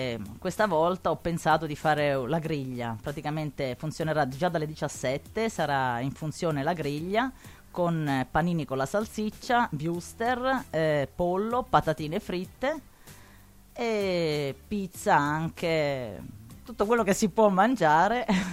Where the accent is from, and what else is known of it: Rome, Lazio, Italy; now in Forni, Italy